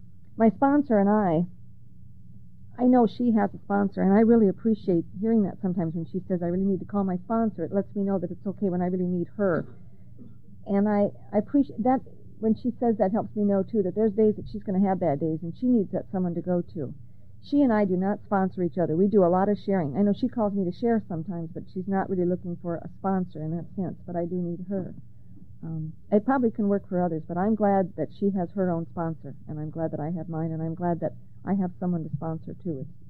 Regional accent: Washington, United States; from Washington.

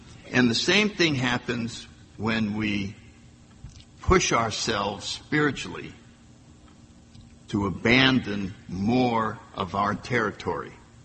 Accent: New England, United States; You know, I grew up in New England.

